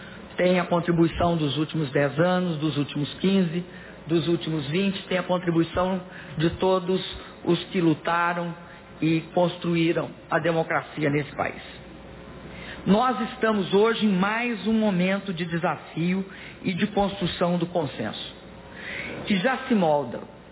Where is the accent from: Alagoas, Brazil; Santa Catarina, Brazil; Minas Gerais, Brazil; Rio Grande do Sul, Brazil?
Minas Gerais, Brazil; Disse um compositor e poeta da minha terra natal, Minas Gerais